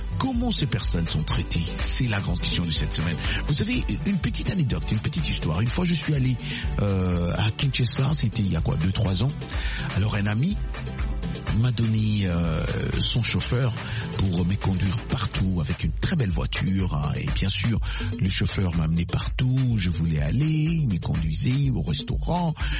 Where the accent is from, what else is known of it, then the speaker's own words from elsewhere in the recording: United States; chez nous aux États-Unis, ça ne se passe vraiment pas comme ça.